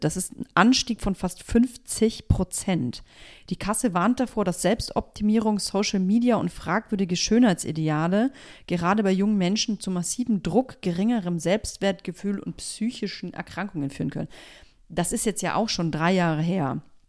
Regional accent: Nuremberg, Bavaria, Germany; bei uns in Nürnberg ist dieser Hype so eingeschlagen, da muss ich so 13, 14 gewesen sein.

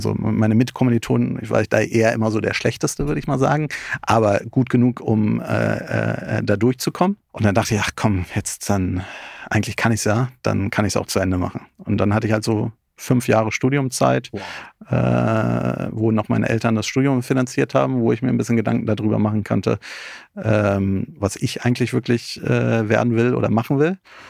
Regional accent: Berlin, Germany; ich bin in Berlin aufgewachsen, bin hier ganz normal zur Schule gegangen, auch im Unternehmerhaushalt.

